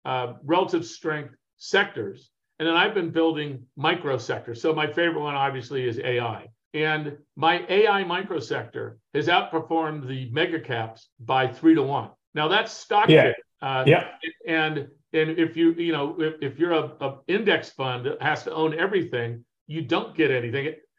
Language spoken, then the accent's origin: English; Arcadia, California, United States; grew up right near Santa Anita Park.